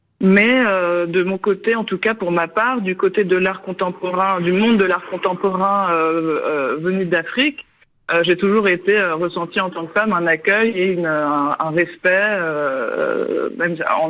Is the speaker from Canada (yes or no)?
no; Paris, Île-de-France, France; Premièrement, moi, j'ai grandi à Paris, donc j'évolue à Paris